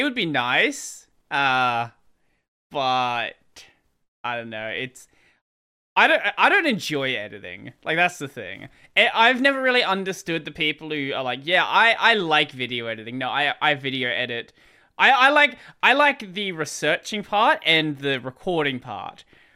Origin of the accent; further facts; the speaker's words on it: Australia; I'm Australian, so we speak English, but it's a little bit broken sometimes. my accent has cleaned up quite a bit since I've been doing like YouTube stuff and, you know, speaking to Americans, speaking to Europeans.